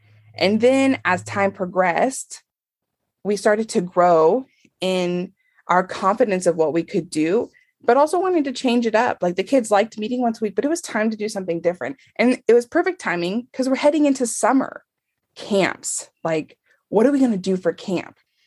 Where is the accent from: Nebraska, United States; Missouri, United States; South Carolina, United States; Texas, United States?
Missouri, United States; Independence; now in California, United States; because we're originally from Independence, right outside Kansas City. And so we come with this little Midwest twist to the beautiful, you know, mountains and trees of California.